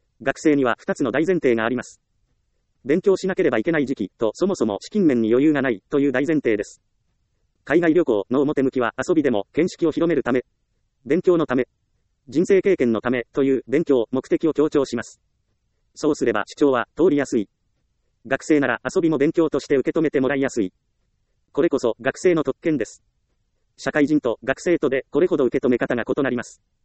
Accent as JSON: {"language": "Japanese", "town": "Iyo", "region": "Ehime", "country": "Japan", "tie": "born or raised there", "said": "私は愛媛の伊予市出身で日本人ばかりの環境でした。"}